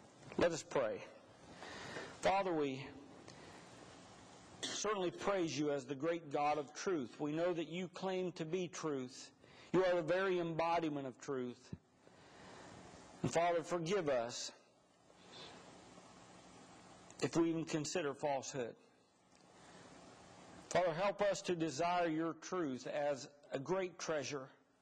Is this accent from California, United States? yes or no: no; Bolivar, Pennsylvania, United States; I was brought up in the Church of Christ, a little town called Bolivar, Pennsylvania.